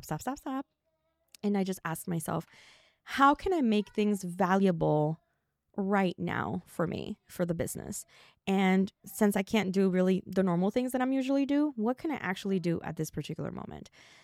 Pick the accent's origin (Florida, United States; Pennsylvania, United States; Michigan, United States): Florida, United States; I'm from Florida. My entire life, I've dealt with hurricanes. Like, that's just the weather we have. I'm Puerto Rican, you know, so Caribbean vibes for me.